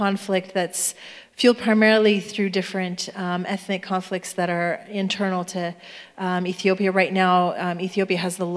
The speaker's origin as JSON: {"language": "English", "country": "Canada", "tie": "born there", "said": "sees me as a Canadian-born person any differently"}